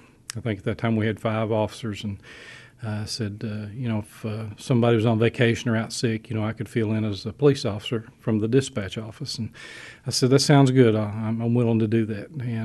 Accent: Olive Hill, Kentucky, United States; And it goes back to Olive Hill, my hometown.

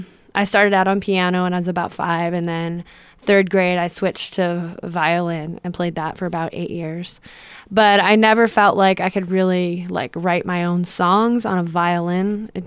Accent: New York, United States; Yeah, I'm originally from New York.

